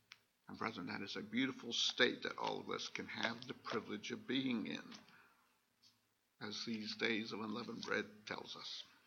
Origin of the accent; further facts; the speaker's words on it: Asheville, North Carolina, United States; And since we're from Asheville, it's 8:12 p.m. there.